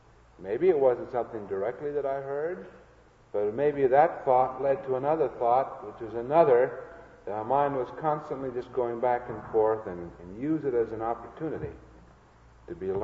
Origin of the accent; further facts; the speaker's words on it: Iowa, United States; I grew up with I was raised in Iowa.